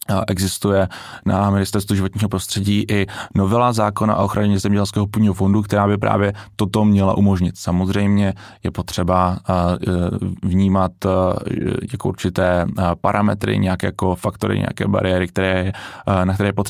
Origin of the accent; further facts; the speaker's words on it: Havířov, Moravian-Silesian Region, Czechia; já jsem třeba z Havířova